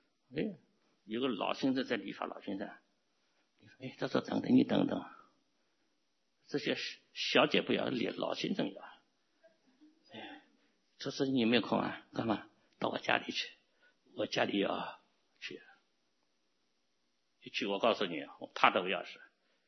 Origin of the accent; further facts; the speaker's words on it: Hong Kong; now in United States; 不是，我是香港来的 dealer， 我卖给美国的 dealer